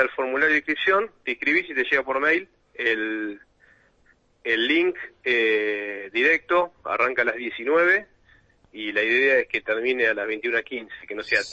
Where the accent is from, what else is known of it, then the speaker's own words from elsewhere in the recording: La Plata, Buenos Aires Province, Argentina; somos todos platense acá